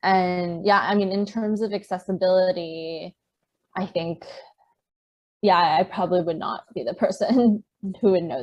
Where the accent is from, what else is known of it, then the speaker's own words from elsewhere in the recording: United States; now in Taiwan; because I grew up in the States, I don't think my experience is as representative as people who actually were born and raised here in Taiwan